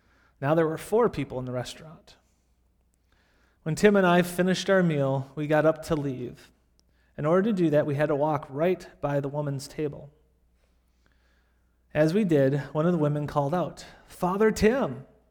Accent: Cleveland, Ohio, United States; And I said, "Well, I'm not from the Detroit area, I'm from Cleveland."

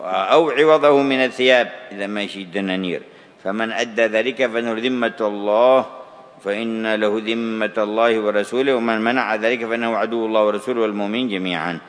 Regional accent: Yemen; عندنا في اليمن ما عاد يبقى في هذا الوقت

